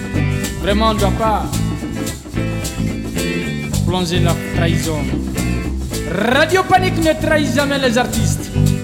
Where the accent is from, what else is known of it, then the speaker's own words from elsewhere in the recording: Guinea; Je viens de Guinée-Conakry.